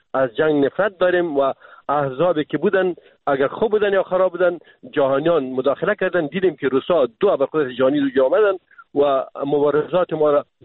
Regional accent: Afghanistan; ما افغان هستیم

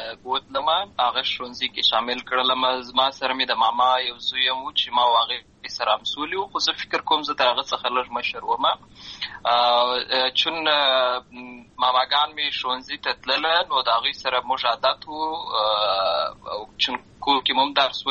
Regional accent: Lashkar Gah, Helmand, Afghanistan; زه په اصل کې د اوروزګان ولایت یم، اما زه په هلمند ولایت لشکرګاه کې پیدا شوی یم. امالته لوی سوی یم، امالته مې ښوونځی لوستی ده،

